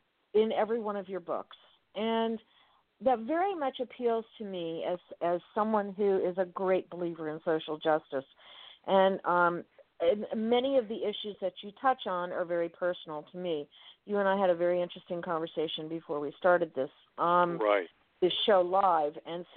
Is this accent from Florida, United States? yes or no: yes; Miami, Florida, United States; And I know him from a long time back because I grew up in Miami and all.